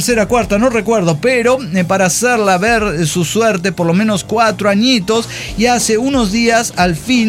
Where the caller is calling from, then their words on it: Atizapán, State of Mexico, Mexico; de Atizapán, México.